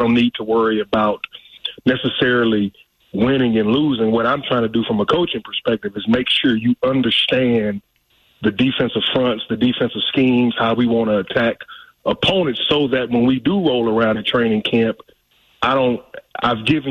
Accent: the South, United States; But ultimately, you know, I'm from the South, Doc.

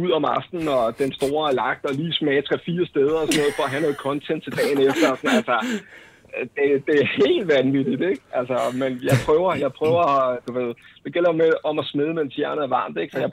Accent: Vestegnen, Capital Region of Denmark, Denmark; Jeg er fra Vestegn.

